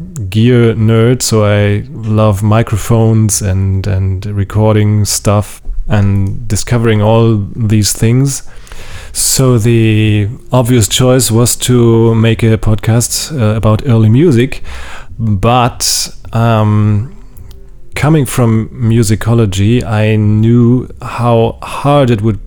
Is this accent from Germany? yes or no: yes; Lübeck, Schleswig-Holstein, Germany; English is a second language; I sang in a boys choir in my hometown, which is Lübeck.